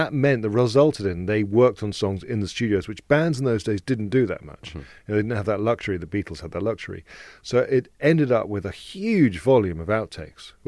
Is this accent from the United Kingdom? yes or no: yes; England, United Kingdom; It's going to be amazing because I'm English, you know, generally miserable as a person.